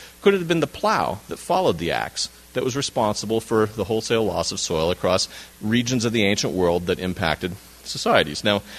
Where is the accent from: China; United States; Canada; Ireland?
United States; Washington; I've got a picture of Mount St. Helens up there because I'm from Washington State. It was the natural disaster in my own backyard.